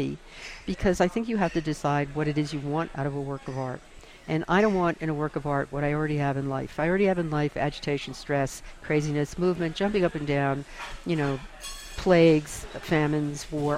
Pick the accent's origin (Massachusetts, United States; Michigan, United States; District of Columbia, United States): District of Columbia, United States; Washington, D.C.; And I was brought up in Washington, D.C., and I didn't go to school.